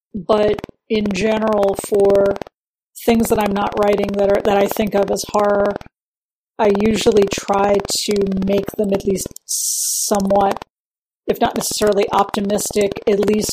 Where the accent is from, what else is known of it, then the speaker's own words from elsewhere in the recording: New York City, New York, United States; because I'm from New York City originally, and we used to go to Shakespeare in the Park when I was a kid.